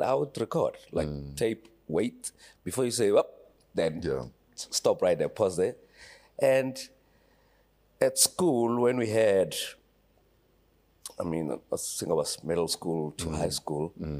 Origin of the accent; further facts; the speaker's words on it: Mabopane, Gauteng, South Africa; also born or lived in Atteridgeville; Atteridgeville, but raised in Mabopane, also Pretoria. My childhood mostly is from Mabopane, even though I was born in Atteridgeville.